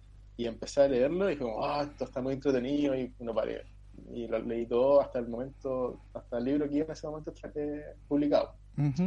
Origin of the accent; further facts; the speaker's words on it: Chillán, Ñuble, Chile; now in Valparaíso, Chile; No, yo vengo de la tierra de la longaniza, de Chillán.